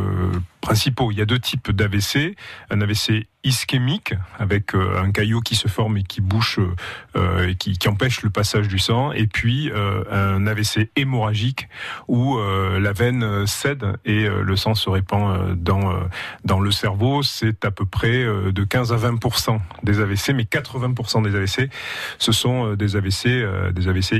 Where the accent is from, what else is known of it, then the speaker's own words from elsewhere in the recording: Nouvelle-Aquitaine, France; La Nouvelle-Aquitaine, puisqu'on est issu d'à côté de Bordeaux.